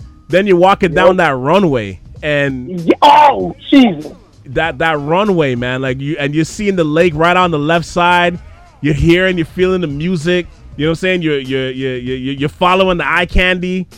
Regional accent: Montreal, Quebec, Canada; moved away; Yeah, I think I went there like once or twice because I was gone from Montreal by that point.

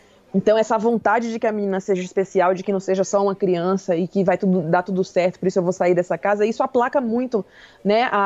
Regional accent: Salvador, Bahia, Brazil; now in São Paulo, Brazil; Eu apesar de estar em São Paulo, eu sou baiana, né? Eu fui criada em Salvador.

